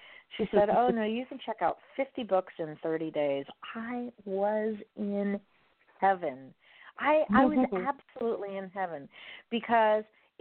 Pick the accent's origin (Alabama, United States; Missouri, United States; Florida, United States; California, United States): Florida, United States; Miami; I grew up in Miami. Now I'm over here on the west coast of Florida.